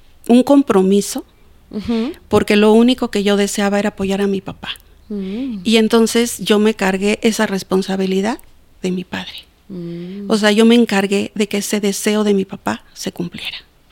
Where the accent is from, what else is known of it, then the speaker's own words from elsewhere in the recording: Cuauhtémoc, Mexico; born there; yo nací en Cuauhtémoc, La Fragua, en un pueblo que está entre los límites de Puebla y Veracruz. Mi padre era campesino y mi madre era ama de casa.